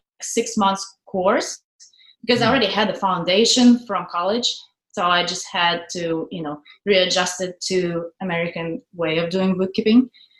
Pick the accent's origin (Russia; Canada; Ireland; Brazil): Russia; English is a second language; moved away as an adult; now in United States; And then I'm from Russia. And once I finished my degree, I moved to the United States.